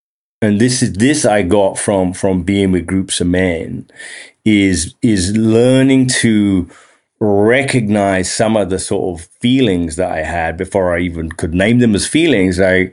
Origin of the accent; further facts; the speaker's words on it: England, United Kingdom; moved away as an adult; now in United States; you may already have spotted I have an accent. You know, I'm English, an Englishman living abroad here in upstate New York, been here for 25 years.